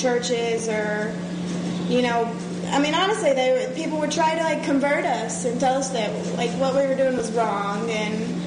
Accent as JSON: {"language": "English", "town": "Pulaski", "region": "Tennessee", "country": "United States", "tie": "born or raised there", "said": "But I lived on the Tennessee-Alabama state line, so I was really much more closer to Huntsville, Alabama than Nashville."}